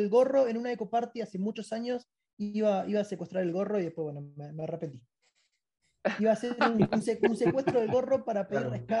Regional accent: Córdoba, Argentina; yo soy acá de Córdoba, provincia de Córdoba

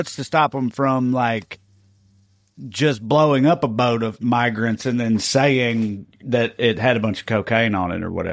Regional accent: Salina, Kansas, United States; It was the same thing with my mom and in Salina, my hometown.

